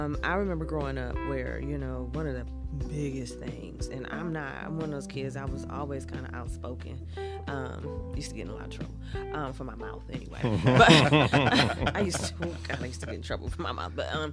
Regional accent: Detroit, Michigan, United States; I come from Detroit. We hustle. We get out there.

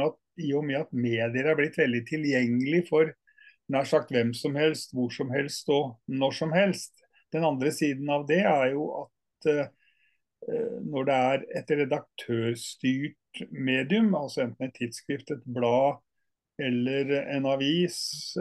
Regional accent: Oslo, Norway; Jeg bor i Oslo, på det som heter Beste Vestkant. Jeg vokste opp på Lilleaker, som noen kanskje ville karakterisere som verste vestkant i sin tid, med mye industribedrifter og sånn.

